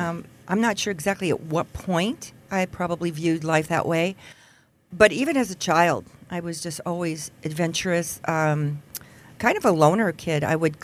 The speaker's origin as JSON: {"language": "English", "region": "California", "country": "United States", "tie": "born or raised there", "also_born_or_lived": "Houston", "lives_now": "Wyoming, United States", "said": "So I grew up in California, moved to Houston first, and met my husband there. And we came here to visit, and I just fell in love with the Rockies and fell in love with Wyoming."}